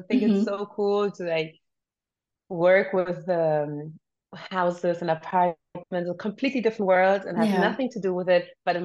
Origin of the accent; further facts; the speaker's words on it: Berlin, Germany; So since I'm from Berlin, here the main dish, street food, is Döner